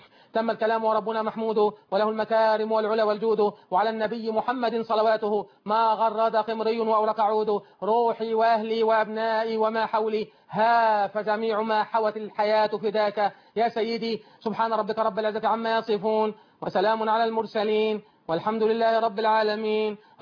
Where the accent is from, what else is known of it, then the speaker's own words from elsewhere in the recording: Egypt; بلدنا مصر